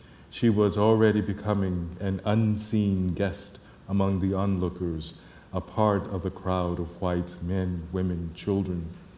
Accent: Charlottesville, Virginia, United States; I grew up in Virginia, which we might recall during the early parts of the Civil Rights Movement closed several of its counties and cities, including the city of Charlottesville, where I was born

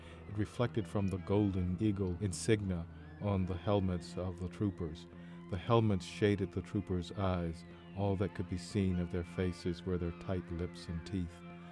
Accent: Virginia, United States; moved away as an adult; also born or lived in Georgia; I grew up in Virginia, and as a young man beginning my teaching career, I moved to Georgia.

